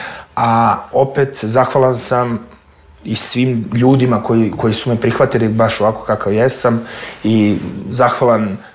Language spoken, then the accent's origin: Serbian; Jagodina, Šumadija and Western Serbia, Serbia; born there; ja sam rođen u Jagodini, to je kad staje šestar, sredina Srbije, centar Srbije.